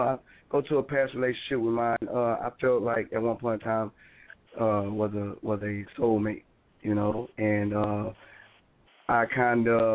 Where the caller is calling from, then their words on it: Houston, Texas, United States; Peace, what up, Remix family? … calling from Houston, Texas.